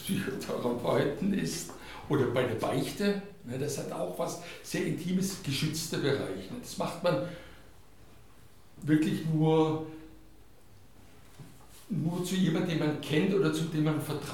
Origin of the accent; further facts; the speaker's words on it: Hungary; Und ich bin Ungar und die Ungarn sind Weltmeister im Jammern.